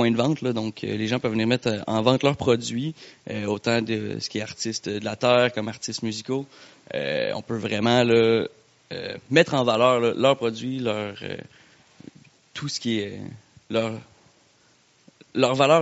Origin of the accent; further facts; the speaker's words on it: Quebec City, Quebec, Canada; Je viens de Québec avec tout son béton et son smog.